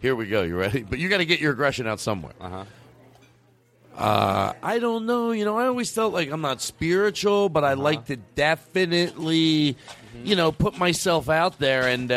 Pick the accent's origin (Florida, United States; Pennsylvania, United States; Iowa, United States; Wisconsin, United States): Florida, United States; Miami; Oh, well, I grew up in Florida outside. Well, I grew up in Miami. Miami's so hot, you know, it's a little too much for me.